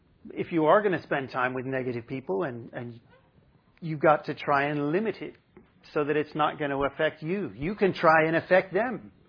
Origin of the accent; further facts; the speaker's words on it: United Kingdom; I don't know what it is about being British, right?